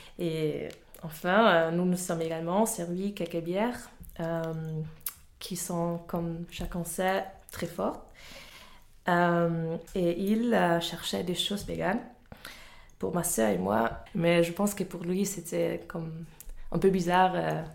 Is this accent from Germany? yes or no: yes; Germany; now in Brussels, Belgium; Je viens d'Allemagne et je suis à Bruxelles depuis septembre. Je suis venue ici pour faire une Erasmus.